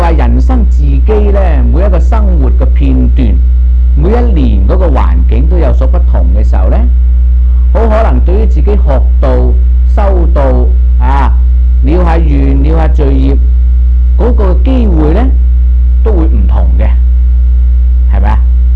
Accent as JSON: {"language": "Cantonese", "country": "China", "said": "我們中國人計一年舊歷年的開始呢，以氣節計的"}